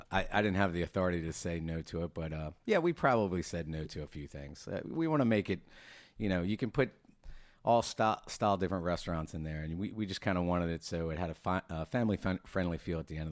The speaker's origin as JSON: {"language": "English", "region": "Maryland", "country": "United States", "said": "Yeah, I'm originally from Maryland."}